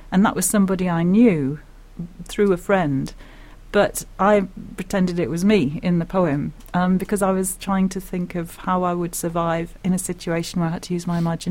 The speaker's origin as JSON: {"language": "English", "region": "North East England", "country": "United Kingdom", "said": "I come from Northumberland"}